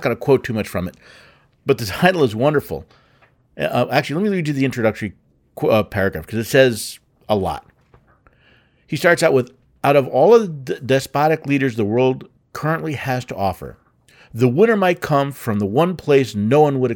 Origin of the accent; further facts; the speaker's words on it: New York City, New York, United States; moved away as an adult; Now, again, I was born in New York City. I still have family that lives in New York City. I lived in the state of New York for most of my life.